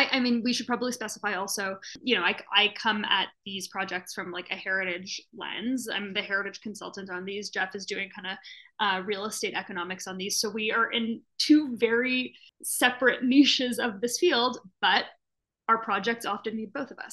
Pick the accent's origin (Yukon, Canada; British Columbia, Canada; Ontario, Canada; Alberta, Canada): Ontario, Canada; Toronto; I'm from Toronto